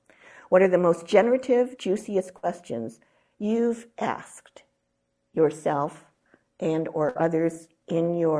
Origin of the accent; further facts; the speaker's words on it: Ohio, United States; So he is a product of the era of what in my childhood and youth growing up in Ohio we called at that point the atomic bomb.